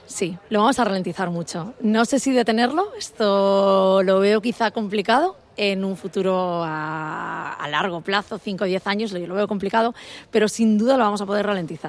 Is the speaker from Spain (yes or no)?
yes; Valencian Community, Spain; en mi caso, que soy tanto valenciana como dedicada a la genómica